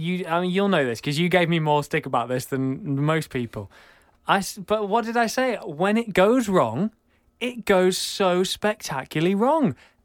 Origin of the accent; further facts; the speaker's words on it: England, United Kingdom; I'm from England.